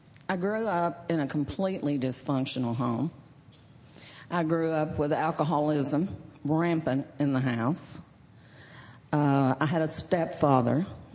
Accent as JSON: {"language": "English", "town": "Fort Worth", "region": "Texas", "country": "United States", "tie": "born or raised there", "said": "Okay, well, I was born and raised in Fort Worth. And my parents never went to church. I grew up never going to church."}